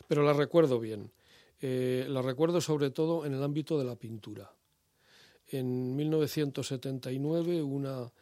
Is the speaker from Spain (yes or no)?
yes; Soria, Castile and León, Spain; moved away as an adult; now in Madrid, Spain; Nací en Soria, sí.